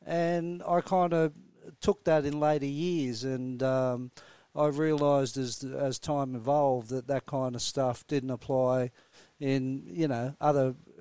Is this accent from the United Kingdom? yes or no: no; Sydney, New South Wales, Australia; I was brought up in the inner city suburbs of Glebe, Piermont, Balmain, and you had to be tough.